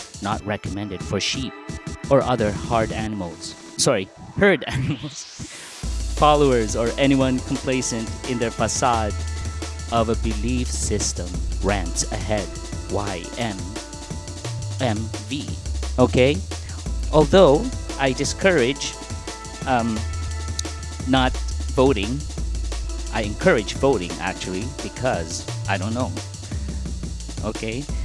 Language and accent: English; Toronto, Ontario, Canada; I'm from Toronto, Canada, by the way, okay?